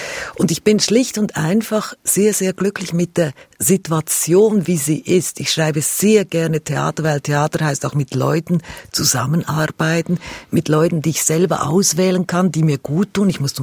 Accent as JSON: {"language": "German", "region": "Lucerne", "country": "Switzerland", "tie": "born or raised there", "said": "ich bin ja katholisch aufgewachsen natürlich in Luzern."}